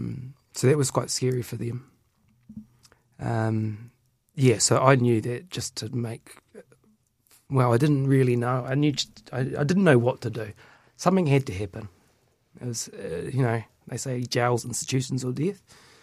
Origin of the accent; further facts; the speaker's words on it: Oamaru, Otago, New Zealand; in Oamaru, that's my hometown.